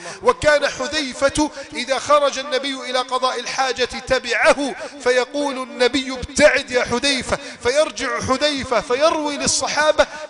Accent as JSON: {"language": "Arabic", "country": "Egypt"}